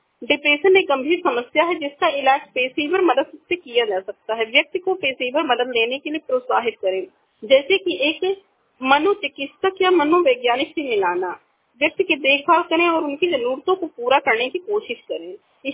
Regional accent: Basti, Uttar Pradesh, India; मैं बस्ती जिले से हूँ, मैं बस्ती मोगलवानी से हूँ।

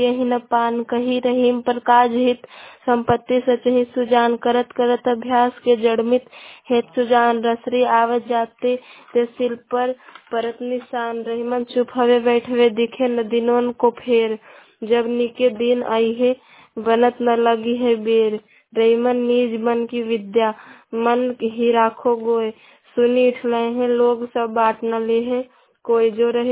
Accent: Nardiganj, Bihar, India; मैं नारदीगंज से हूँ

